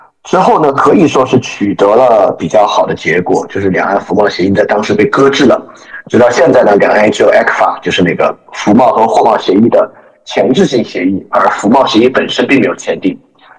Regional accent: China; 我们了解太阳花学运对一个中国人也有另外一部分的意义

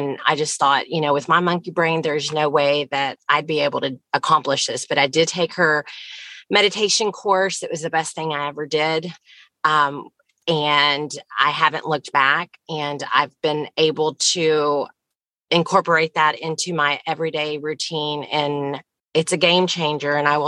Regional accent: Texas, United States; I'm from Texas

